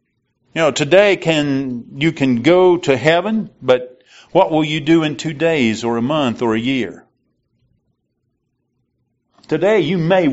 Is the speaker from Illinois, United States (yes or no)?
yes; Illinois, United States; I came from Southern Illinois, and we use Sacred Selection down there.